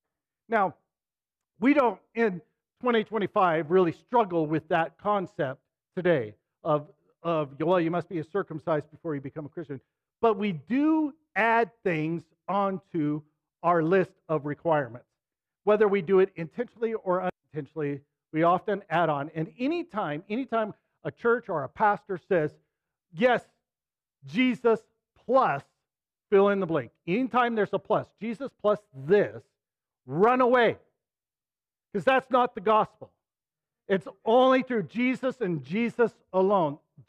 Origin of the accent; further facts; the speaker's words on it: Ogden, Utah, United States; I grew up in Ogden, and that was a hard thing to find a girl who didn't smoke, drink, or chew